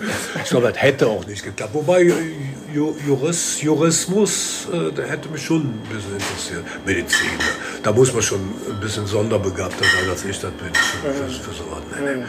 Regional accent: Cologne, North Rhine-Westphalia, Germany; Der wohnt ja in Nippes, der wohnt ja quasi in meiner Heimat.

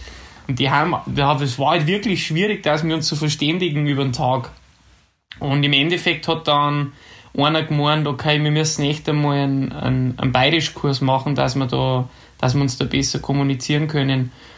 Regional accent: Germany; Für mich war das ganz klar, dass ich Deutscher bin.

